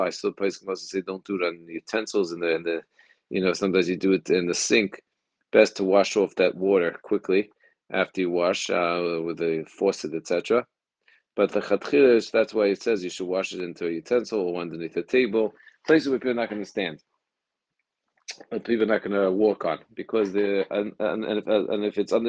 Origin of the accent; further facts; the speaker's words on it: United Kingdom; I grew up as a British family. You have tea.